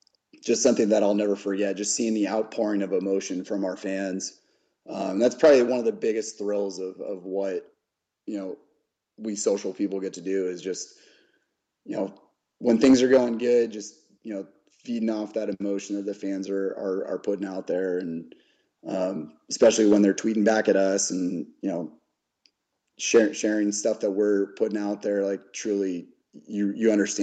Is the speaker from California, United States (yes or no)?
yes; California, United States; I know growing up in the Bay Area, the garlic fries at AT&T Park were always pretty amazing. I didn't actually go to a ton of Giants games because I grew up as an A's fan, being from the East Bay.